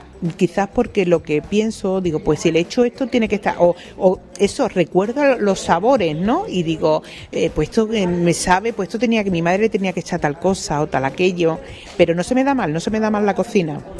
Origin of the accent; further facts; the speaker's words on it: Almendralejo, Extremadura, Spain; born there; de Extremadura, porque tú sabes que yo nací en Almendralejo, mi madre es extremeña